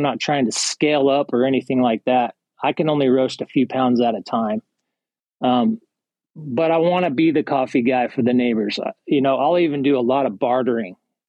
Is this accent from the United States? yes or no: yes; Salt Lake City, Utah, United States; moved away as an adult; now in East Texas, United States; I'm originally from Salt Lake City. At that time, I described earlier when the world went to hell, we decided to move out here to East Texas and start a homestead.